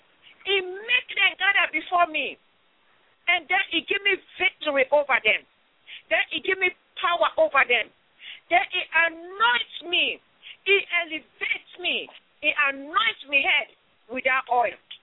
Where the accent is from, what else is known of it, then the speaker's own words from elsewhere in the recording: Sierra Leone; now in United States; and I'm from Sierra Leone. I'm going to read to your ears Psalm 23 in my own dialect.